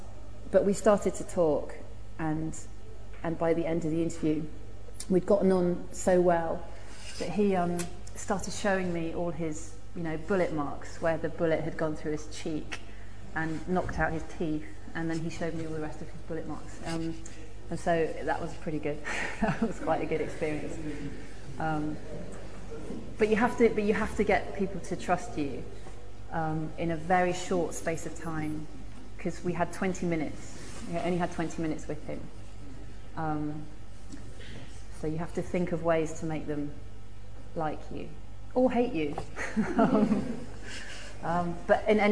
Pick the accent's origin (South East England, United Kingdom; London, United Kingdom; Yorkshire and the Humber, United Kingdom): London, United Kingdom; born there; I was born in London. Yes, and I am 28 years old. And I'm not married, and I don't have children. And I live in London.